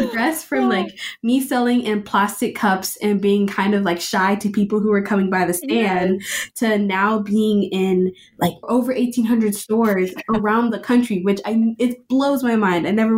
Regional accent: Austin, Texas, United States; I'm 15 years old. I am born and raised in Austin, Texas, and I'm a student going into junior year

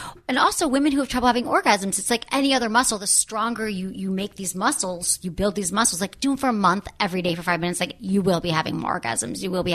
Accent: Michigan, United States; Because I'm from Michigan.

